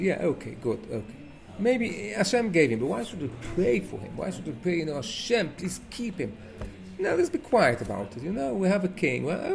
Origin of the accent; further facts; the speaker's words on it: England, United Kingdom; born there; I was born in England